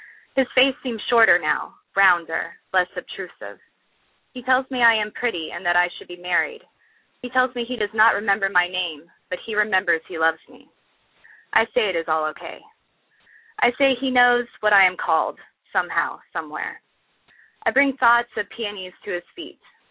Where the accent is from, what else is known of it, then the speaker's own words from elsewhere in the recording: Louisiana, United States; born there; also born or lived in Virginia / South Carolina / Turkey / North Dakota; Well, I was born in Louisiana.